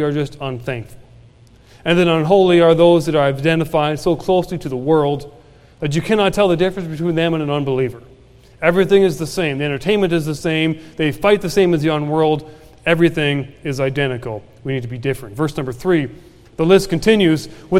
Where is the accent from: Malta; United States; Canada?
Canada; British Columbia; also born or lived in Nova Scotia; I am from Canada, but I'm from the other side of Canada. If you know where Spokane, Washington is, I grew up 3 hours north of Spokane. Dad was a cowboy. I'm a good old country boy myself.